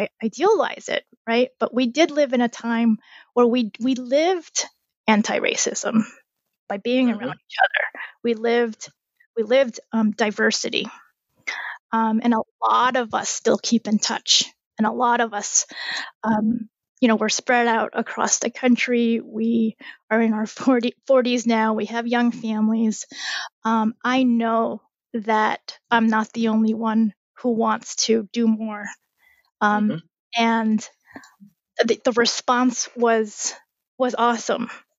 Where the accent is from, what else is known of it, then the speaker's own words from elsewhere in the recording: Spring Valley, New York, United States; I have this great group of friends from my hometown in Spring Valley, New York.